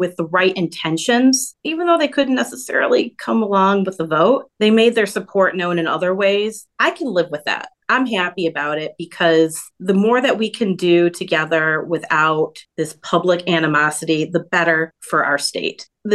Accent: Northville, Michigan, United States; I'm from Northville. That hospital in Northville was closed.

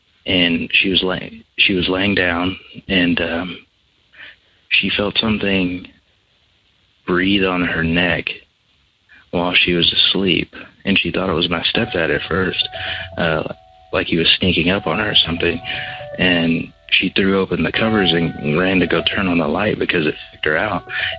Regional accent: Georgia, United States; I'm from Georgia.

